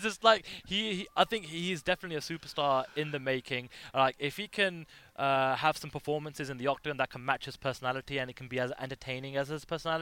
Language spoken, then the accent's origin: English; London, United Kingdom; I'm not saying it's a UK thing because I'm from London, but it's definitely a European thing.